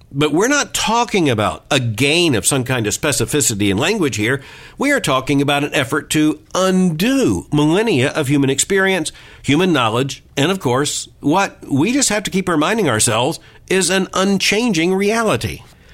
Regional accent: the South, United States; As a Southerner, I just have to find some satisfaction that there in upstate New York, Cornell University is saying that y'all is now a preferred terminology.

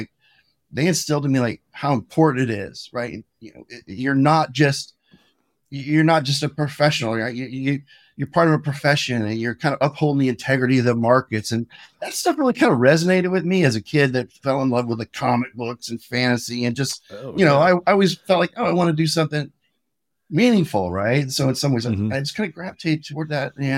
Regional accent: Houston, Texas, United States; also born or lived in St. Louis; I was born in St. Louis. We moved to Houston, Texas when I was pretty young.

